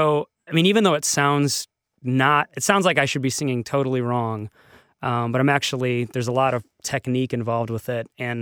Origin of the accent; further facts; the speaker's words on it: Detroit, Michigan, United States; Growing up in Detroit, I listened to a lot